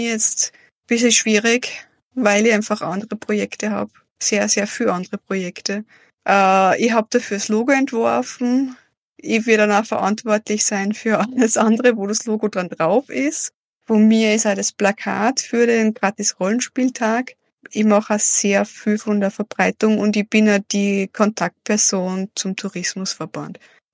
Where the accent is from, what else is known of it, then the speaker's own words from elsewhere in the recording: Salzburg, Austria; now in Lamprechtshausen, Austria; Ich bin ja ursprünglich aus Salzburg